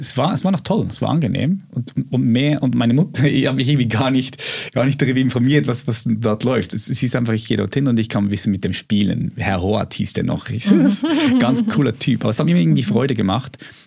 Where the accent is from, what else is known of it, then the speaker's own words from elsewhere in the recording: Adliswil, Zurich, Switzerland; Und ich bin in einem sozialen Brennpunktviertel aufgewachsen in Adliswil.